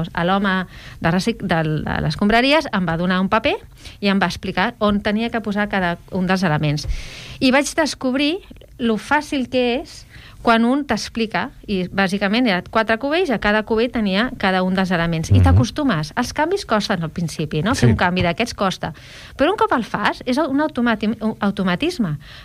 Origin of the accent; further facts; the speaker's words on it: Catalonia, Spain; Soc catalana, però la meva mare és anglesa.